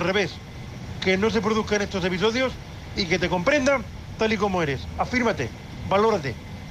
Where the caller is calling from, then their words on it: Murcia, Region of Murcia, Spain; de Murcia, un hombre invidente en el bus